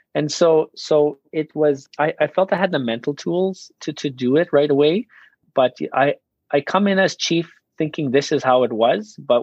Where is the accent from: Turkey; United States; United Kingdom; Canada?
Canada; Cowessess First Nation, Saskatchewan; I grew up on Cowessess First Nation. I graduated in 2000 from the Cowessess Community Education Center.